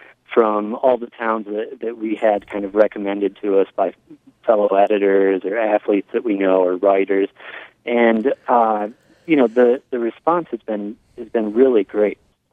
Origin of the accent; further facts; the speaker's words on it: Michigan, United States; And I'm originally from Michigan, so I'm personally really happy to see some upper Midwest pride.